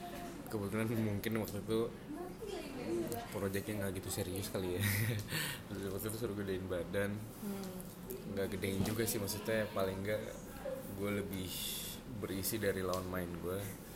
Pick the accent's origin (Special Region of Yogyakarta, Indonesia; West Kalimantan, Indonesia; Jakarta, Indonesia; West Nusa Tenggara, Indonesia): Jakarta, Indonesia; Lahir dan besar Jakarta aja. Nyokap gue Batak Sunda. Bokap gue Jambi Sunda tapi turunan India gitu.